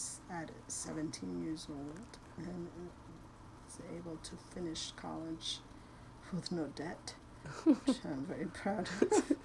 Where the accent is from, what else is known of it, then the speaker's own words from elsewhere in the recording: Ethiopia; now in Marietta, United States; I'm originally from Ethiopia.